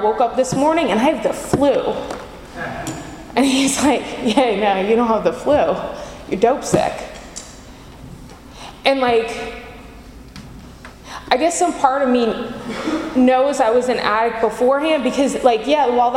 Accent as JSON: {"language": "English", "town": "Baltimore", "region": "Maryland", "country": "United States", "moved": "yes", "said": "So I am from Baltimore, it says city. I'm from Baltimore area. And I left the state, I left Baltimore to get clean in Florida"}